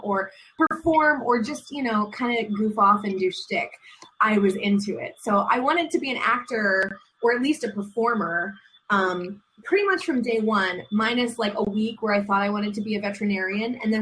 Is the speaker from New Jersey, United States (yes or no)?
yes; New Jersey, United States; And I was only taking one class, and I'm from Jersey, and I went to school in Jersey.